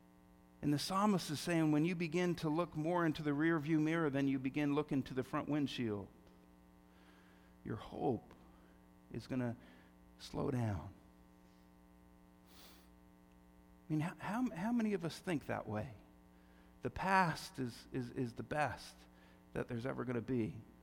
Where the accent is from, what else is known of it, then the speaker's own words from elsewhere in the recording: New Jersey, United States; I don't know, growing up in the Jersey Shore or being around beaches, one of the things that was always sort of interesting